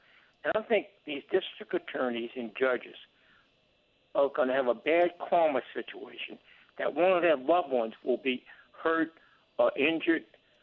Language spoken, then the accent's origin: English; New Orleans, Louisiana, United States; I grew up in New Orleans as a kid, and all the neighborhoods I lived in, New Orleans off of Franklin, Gentilly, and all these nice areas, they all farm ridden right now.